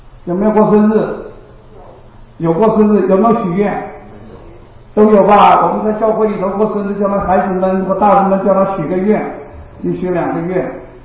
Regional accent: China; 我们中国人有两个年，一个新历年，我们还有一个农历年

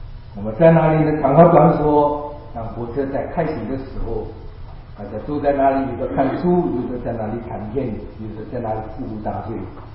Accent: China; 我们中国人的农历年是下个礼拜

